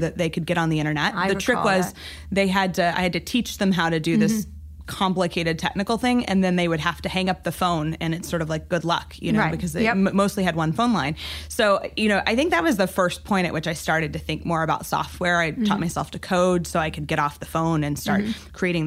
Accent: Amarillo, Texas, United States; So I grew up in Amarillo. I was lucky to go to Montessori school, and you know, my parents were very focused on education.

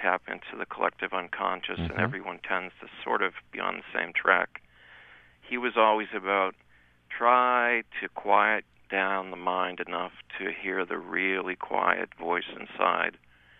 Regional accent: Scotland, United Kingdom; I'm Scottish.

